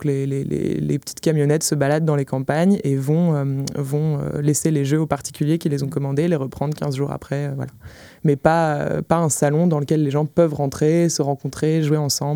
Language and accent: French; Rennes, Brittany, France; Déjà parce que je suis rennaise, que j'aime cette ville